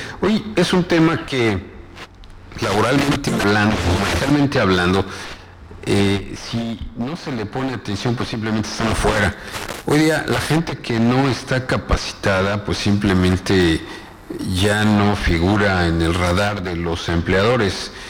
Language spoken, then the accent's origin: Spanish; Mexico; Pues fíjate que yo que soy de México